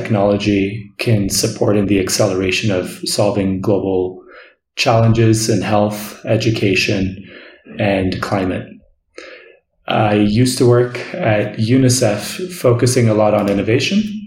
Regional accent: Addis Ababa, Ethiopia; how a city like the one I grew up in Addis Ababa can also benefit from this type of technology

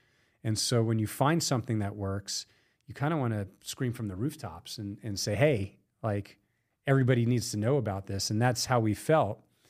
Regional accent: Long Island, New York, United States; you know, I grew up in New York, in Long Island, New York, the Catholic school. Ended up in the Midwest on a football scholarship.

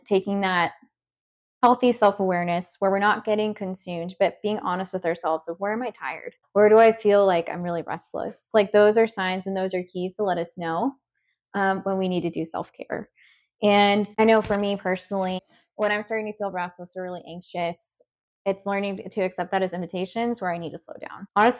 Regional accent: Jacksonville, Florida, United States; So I am also from Jacksonville, Florida, and Adrienne and I are friends.

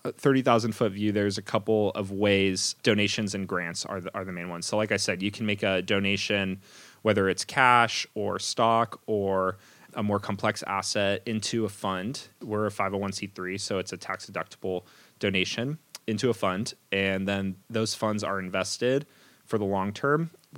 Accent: Portland, United States; born there; So I was born in Portland here.

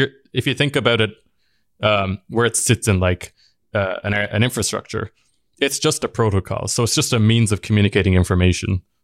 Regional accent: Ireland; now in Edinburgh, United Kingdom; I live in Edinburgh in Scotland, but I'm half Irish, half Japanese. I grew up in Ireland. And so the minute Justin realized that I could speak Japanese

